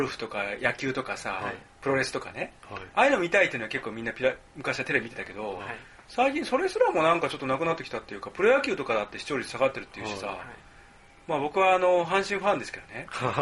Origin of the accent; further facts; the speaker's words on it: Kansai, Japan; now in Tokyo, Japan; 僕も元関西出身なんだけどさ